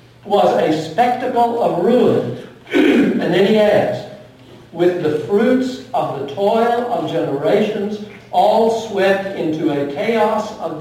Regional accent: Texas, United States; I'm a native Texan, and my father, growing up in North Texas, used to tell me the story

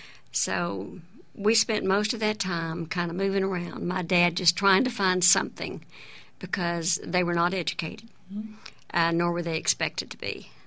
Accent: Fort Worth, Texas, United States; also born or lived in Denton; Well, I was born in Denton, Texas. So, but I lived in West Texas for a while, so I kind of claim a little bit of that sand out there. But really, most of the time was spent in Fort Worth.

